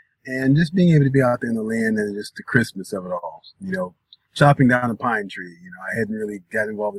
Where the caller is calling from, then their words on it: New York, United States; I'm in New York.